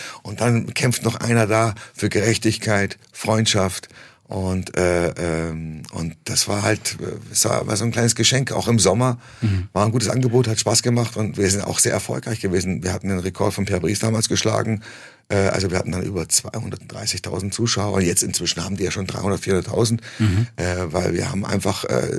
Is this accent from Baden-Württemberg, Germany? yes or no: no; Munich, Bavaria, Germany; also born or lived in Istanbul; Ja, ich bin in München aufgewachsen